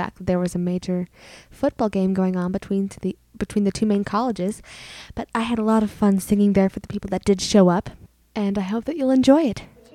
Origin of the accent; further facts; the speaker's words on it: Utah, United States; But yeah, the truth is out. I am a Utah girl.